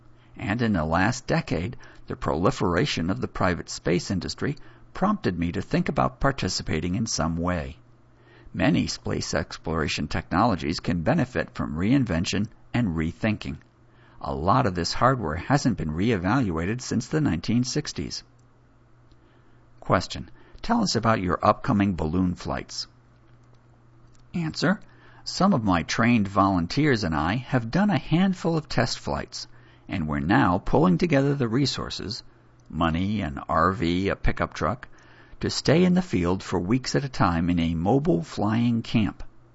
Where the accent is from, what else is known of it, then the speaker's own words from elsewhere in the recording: Texas, United States; I grew up in Texas when the culture of the Apollo missions was still reverberating.